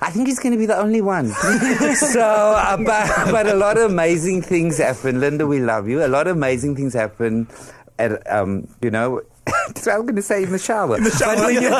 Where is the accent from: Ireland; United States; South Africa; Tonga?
South Africa; Western Cape; Obviously, I would, growing up in the Cape, had brown funerals.